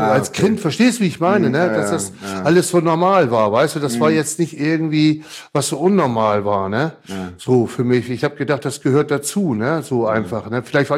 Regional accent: Hamburg, Germany; born there; Bin ja 1966 geboren in Hamburg.

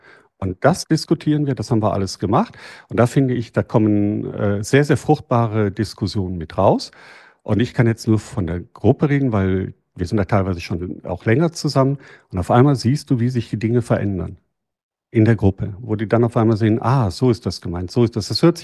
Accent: Leverkusen, North Rhine-Westphalia, Germany; born there; now in Fürth, Germany; ich habe in Leverkusen ich bin geboren in Leverkusen, habe dort

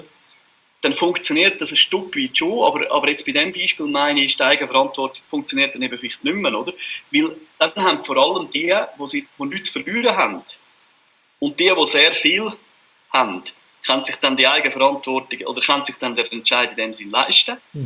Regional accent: Glarus, Switzerland; Das ist für mich als Glarner gar nicht so ein Thema gewesen, weil das bei uns, das Problem haben wir nicht, oder?

